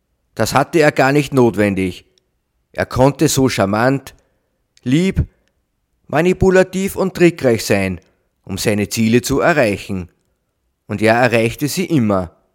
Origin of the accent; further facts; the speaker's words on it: Linz, Upper Austria, Austria; denn er spielt in meiner Heimatstadt, in Linz.